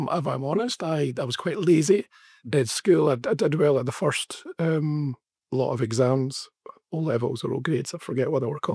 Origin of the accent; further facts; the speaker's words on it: Edinburgh, Scotland, United Kingdom; So I'm from Edinburgh. I was brought up, born in 1970.